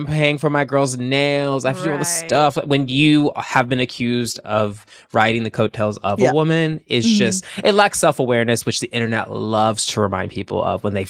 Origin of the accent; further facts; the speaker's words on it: Nashville, Tennessee, United States; I'm from the Nashville area.